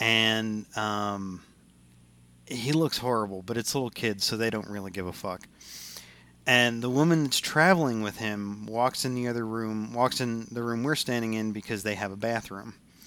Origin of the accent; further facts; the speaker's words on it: New Jersey, United States; Because I'm from New Jersey and you lock your doors. Right? I'm not from Arkansas where, like, you leave your front door open when you go to work.